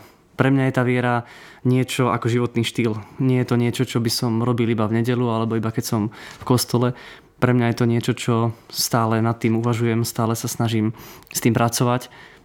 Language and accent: Slovak; Žilina, Žilina Region, Slovakia; Začínali sme v Žiline, keďže pochádzam odtiaľto zo Žiliny. Tu som hrával v MŠK Žilina dlhé roky.